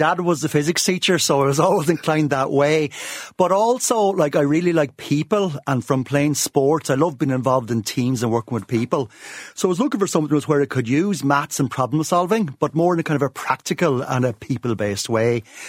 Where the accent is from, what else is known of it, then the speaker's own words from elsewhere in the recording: Curracloe, Leinster, Ireland; No, I grew up in Curraghclough in Wexford, so I had Ireland's nicest beach at my doorstep, which was lovely.